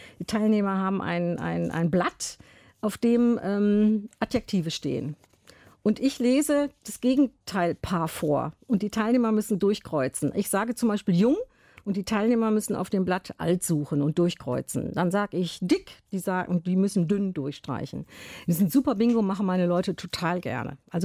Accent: Düsseldorf, North Rhine-Westphalia, Germany; Also ich komme aus Düsseldorf

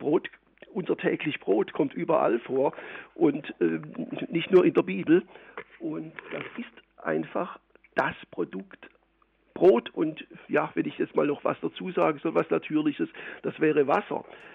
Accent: Baden-Württemberg, Germany; ich bin Schwabe, die Brezeln sind mit unser höchstes Gut

